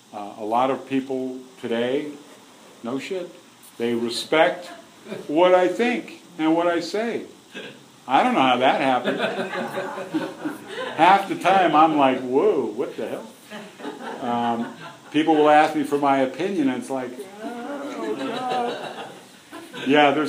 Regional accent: San Francisco, California, United States; Sorry, I'm from San Francisco, so I'm allowed.

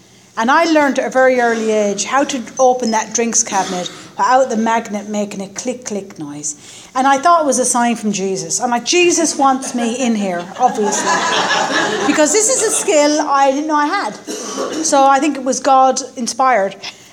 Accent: Ireland; I was born and raised in Ireland

